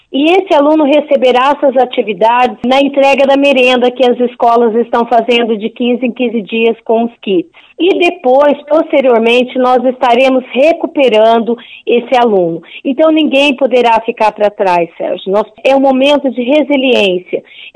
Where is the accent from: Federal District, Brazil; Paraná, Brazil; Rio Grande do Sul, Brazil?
Paraná, Brazil; Bandeirantes; eu tenho acompanhado e visto, sou daqui de Bandeirantes